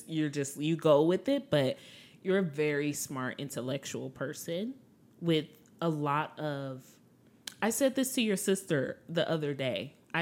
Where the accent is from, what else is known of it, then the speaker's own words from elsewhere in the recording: Detroit, Michigan, United States; now in Dallas, United States; I'm from Detroit, Michigan. My husband is from Texas, and we currently live in Dallas, Texas.